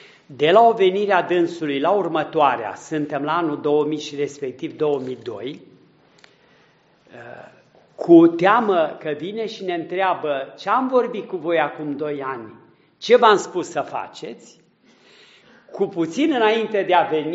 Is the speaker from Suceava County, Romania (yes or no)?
no; Brașov County, Romania; born there; către satul meu natal, către parohia de unde m-am născut, undeva un sat minuscul din țara Făgărașului